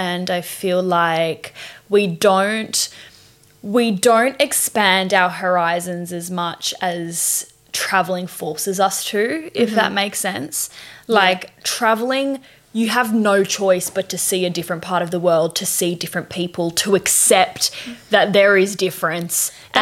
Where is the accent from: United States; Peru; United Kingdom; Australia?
Australia; so we're from Australia, we live in Australia, as you can hear by our accents